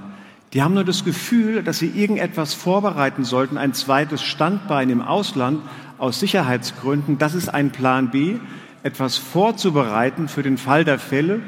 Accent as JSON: {"language": "German", "town": "Frankfurt", "region": "Hesse", "country": "Germany", "tie": "born there", "said": "Ich bin gebürtiger Frankfurter. Als Frankfurter ist man stolz auf seine kleine Skyline am Main."}